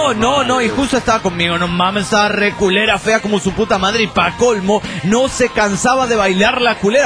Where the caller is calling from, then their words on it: Tecate, Baja California, Mexico; de Tecate, Baja California, México.